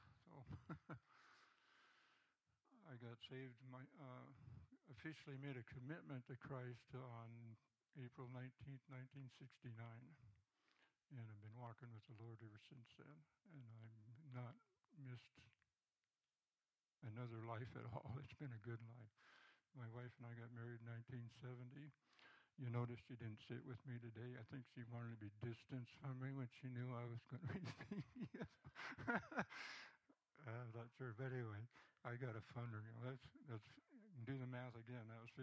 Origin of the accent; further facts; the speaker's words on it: Maine, United States; born there; I was born in Maine in 1948. Do the math. I was born in a farmhouse.